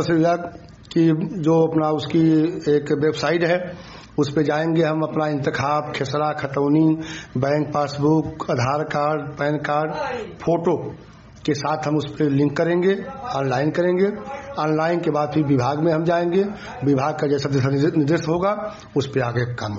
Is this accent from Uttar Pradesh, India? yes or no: yes; Uttar Pradesh, India; मूलतः सुकरौली ब्लॉक के कुशीनगर जिले के निवासी हैं।